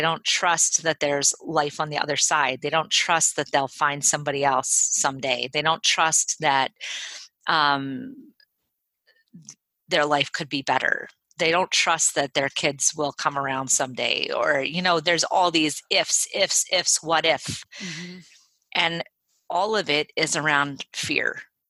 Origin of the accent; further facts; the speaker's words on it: New Jersey, United States; And I was from Jersey, and I moved here, and, you know, I was pretending to be a farmer.